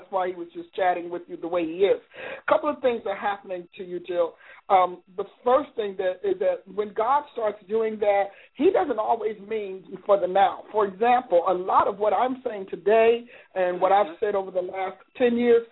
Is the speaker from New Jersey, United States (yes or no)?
yes; New Jersey, United States; How is my home state?